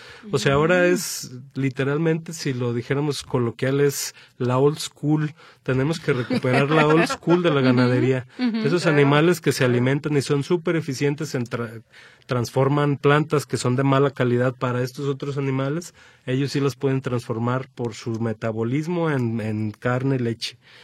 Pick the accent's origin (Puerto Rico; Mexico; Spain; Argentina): Mexico; que nosotros lo hemos usado despectivamente muchas veces como mexicanos